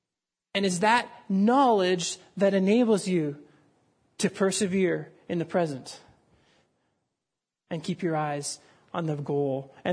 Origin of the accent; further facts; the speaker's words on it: Canada; born there; I was born in Canada. I was born in the Dominion of Canada